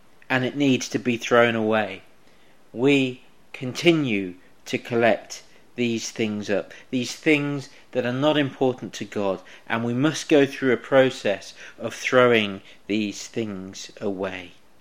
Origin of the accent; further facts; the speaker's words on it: Coventry, West Midlands, United Kingdom; growing up in Coventry, living and hanging out with the mates I did